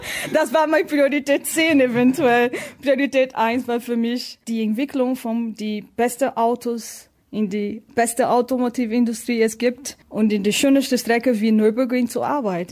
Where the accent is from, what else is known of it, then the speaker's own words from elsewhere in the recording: Brazil; also born or lived in Hannover; now in Germany; Ich komme aus Brasilien, wie du weißt